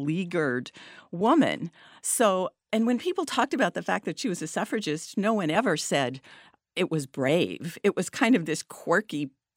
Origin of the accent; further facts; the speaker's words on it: Scranton, Pennsylvania, United States; I grew up in Scranton, Pennsylvania, coal mining town, working class community, very Catholic